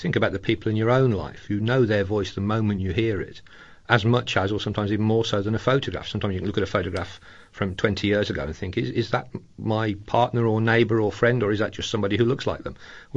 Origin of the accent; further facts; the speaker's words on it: England, United Kingdom; Well, being English, it happened in a pub. I was talking to a friend after a Wikipedia conference in London